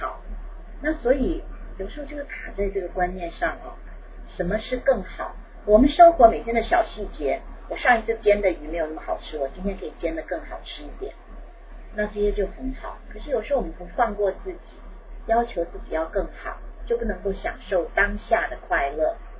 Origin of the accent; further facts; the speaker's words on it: Taiwan; 我想很多来自台湾的朋友都记得我们小时候听过这个广告的